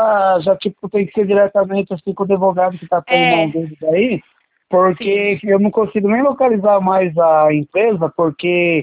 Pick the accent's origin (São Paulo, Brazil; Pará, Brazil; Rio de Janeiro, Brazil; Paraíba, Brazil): São Paulo, Brazil; Sou da, é, aqui entre Cotia, Vargas Grande, esse lado aqui.